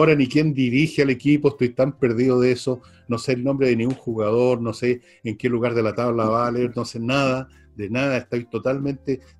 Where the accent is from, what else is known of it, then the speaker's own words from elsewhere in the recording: Chile; como yo y como tantos chilenos, tenemos una pyme en miniatura